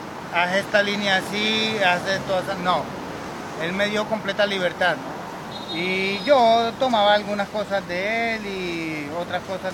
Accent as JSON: {"language": "Spanish", "town": "Turbaco", "region": "Bolívar", "country": "Colombia", "tie": "born or raised there", "said": "Acá hay un pueblo que se llama Turbaco. Yo vivo en Turbaco, nací ahí en Turbaco."}